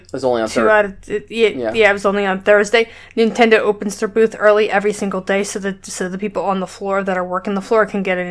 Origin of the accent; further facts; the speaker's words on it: Hawaii, United States; So they actually put Pacific Islander, as I'm Hawaiian, so I was really excited to play a Pacific Islander.